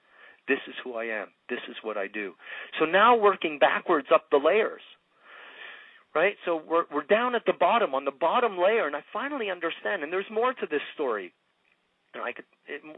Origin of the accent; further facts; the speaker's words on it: Montreal, Quebec, Canada; first language French; English is a second language; We moved to a community in Montreal. My native tongue is French, but I was raised in an English neighborhood in a French province.